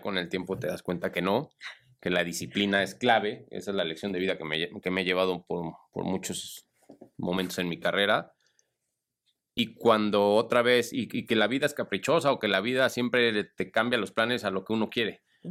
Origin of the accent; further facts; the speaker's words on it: Mexico; fue como un escape a regresar a mi tierra, a ver a toda mi gente, a mi familia, a mis amigos